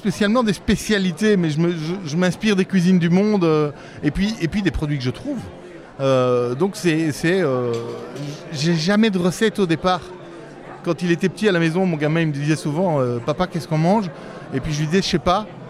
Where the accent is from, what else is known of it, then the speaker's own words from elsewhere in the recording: Belgium; Oui, je suis de Belgique.